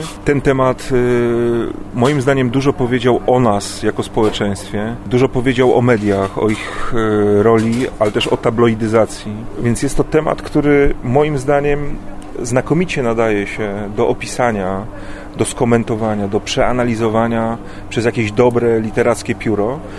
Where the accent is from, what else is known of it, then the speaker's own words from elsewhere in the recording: Bydgoszcz, Kuyavian-Pomeranian Voivodeship, Poland; sam pochodzę z Bydgoszczy, karierę robię w Warszawie, a mieszkam obecnie na Podlasiu.